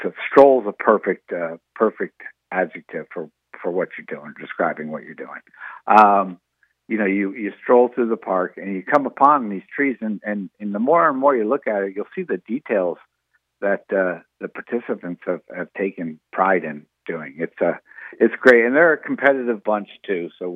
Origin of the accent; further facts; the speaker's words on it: Stuart, Florida, United States; always been growing up in Stuart, seen as the start of the Christmas season.